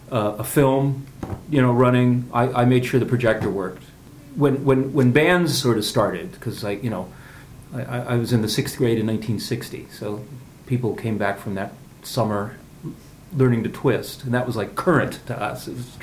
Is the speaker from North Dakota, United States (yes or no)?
no; Santa Ana, California, United States; I was from South Orange County, Santa Ana.